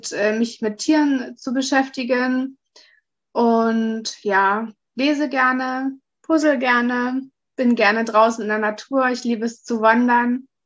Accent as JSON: {"language": "German", "region": "Saxony", "country": "Germany", "said": "ich bin 28 Jahre alt. Ich komme ursprünglich aus der Oberlausitz, das ist in Sachsen, und wohne jetzt aber in Bayern."}